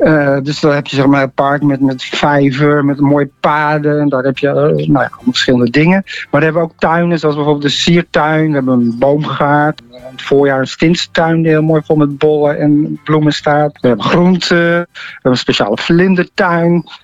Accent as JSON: {"language": "Dutch", "town": "Marknesse", "region": "Flevoland", "country": "Netherlands", "lives_now": "Amstelveen, Netherlands", "said": "ik kom zelf uit de Noord-Oostpolder, een dorp Marknesse. Maar ik woon zelf in Amstelveen, dus vlak bij Wester-Amstel."}